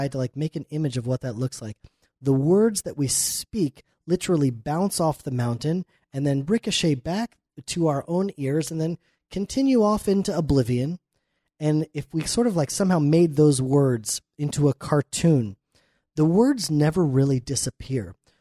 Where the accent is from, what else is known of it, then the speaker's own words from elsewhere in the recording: Atlanta, Georgia, United States; born there; And I was born in Atlanta, Georgia, in a brief period in the exile.